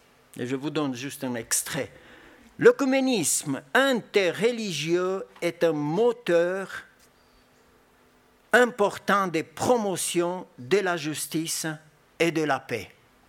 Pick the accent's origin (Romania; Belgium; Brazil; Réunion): Romania; moved away; Moi, je viens de Roumanie, j'ai vécu sur un système totalitaire, système communiste